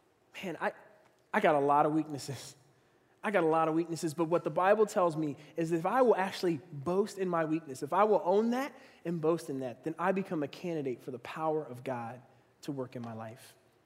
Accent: Philadelphia, Pennsylvania, United States; I'm not from Cincinnati, I'm from Philly. You don't do that to somebody from Philly without getting punched in the face.

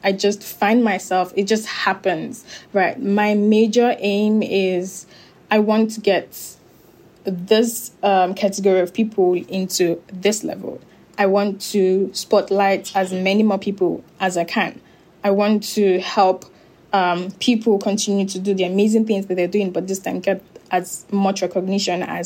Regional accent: Nigeria; because I'm currently in Nigeria and I'm Nigerian, and I have a lot more larger reach within the Nigerian ecosystem

